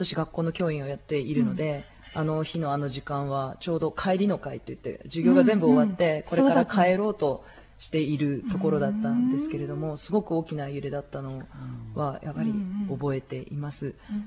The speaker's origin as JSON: {"language": "Japanese", "region": "Tohoku", "country": "Japan", "said": "私も東北出身なので地元に友達がたくさんいるんですが"}